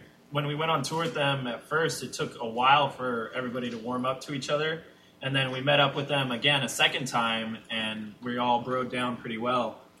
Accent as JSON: {"language": "English", "region": "Iowa", "country": "United States", "tie": "born or raised there", "said": "I grew up in Iowa, and that happened once in Iowa."}